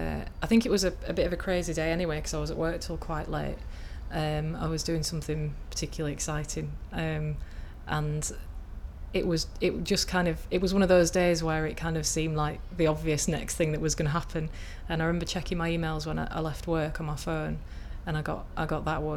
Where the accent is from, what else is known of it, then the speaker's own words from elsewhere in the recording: Bradford, Yorkshire and the Humber, United Kingdom; I'm 27, and I'm from Bradford.